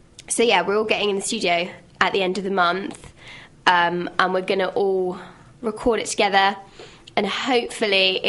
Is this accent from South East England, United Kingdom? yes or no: yes; Reading, South East England, United Kingdom; I'm from Reading, but all the band are based in Southampton.